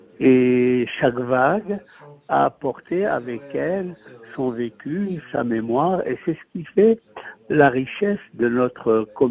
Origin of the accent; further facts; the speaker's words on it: Brussels, Belgium; on fait la prière pour le roi, la Belgique et l'Europe chez nous à Bruxelles.